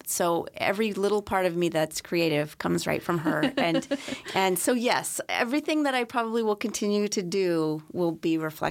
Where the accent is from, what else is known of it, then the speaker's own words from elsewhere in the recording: Iowa, United States; moved away; Okay. I grew up in Iowa. And in 1984, my parents were hired to be farm managers out at Point McKenzie